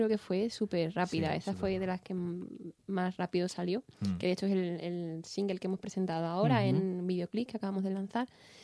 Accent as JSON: {"language": "Spanish", "town": "Cádiz", "region": "Andalusia", "country": "Spain", "said": "De Cádiz, sí, sí, sí."}